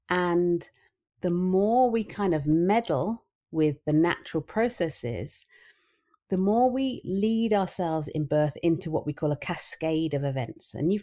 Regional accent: London, United Kingdom; also born or lived in Australia; now in Switzerland; I hail from London. I'm a proper Londoner to start with, but then I started my career as a midwife and lactation consultant in London and in England. And then I actually worked and lived in Australia for 10 years

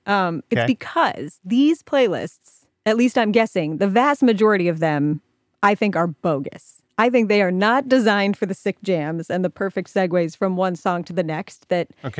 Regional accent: Ohio, United States; She sent this because I'm from Ohio.

